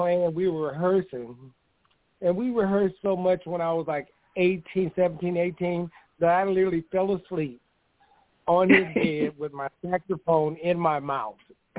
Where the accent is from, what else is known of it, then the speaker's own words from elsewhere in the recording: California, United States; So once we were in Saginaw, I'm originally from California.